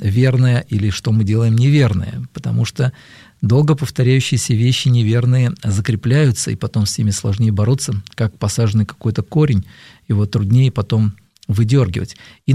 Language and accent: Russian; Moscow, Russia; я москвич, ну, так сказать, родился здесь, в Москве